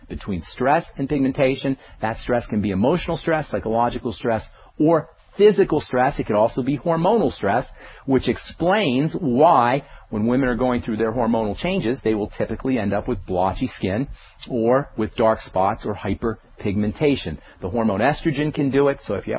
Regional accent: Trenton, New Jersey, United States; From Trenton, New Jersey. No, you never did. I don't say that too often. Trenton was a heck of a place to grow up, let me tell you, back in the 60s.

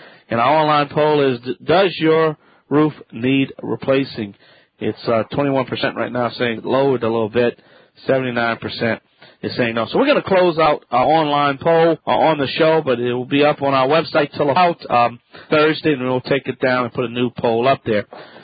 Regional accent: Louisiana, United States; I'm a Cajun man from the Bayou Land in Louisiana.

